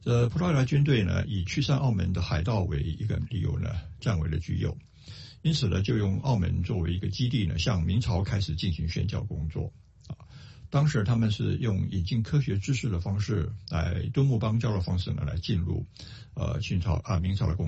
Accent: Taipei, Taiwan; 各位弟兄姐妹平安，我是台北的

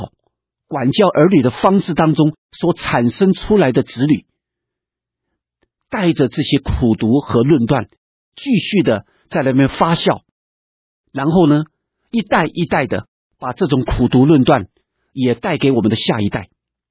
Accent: China; 在我们中国人古书里面我们都这样说

